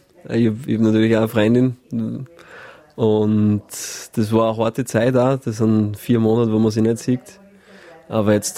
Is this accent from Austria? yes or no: yes; Austria; Wir waren natürlich als Österreicher motiviert, dass wir das australische Essen ausprobieren.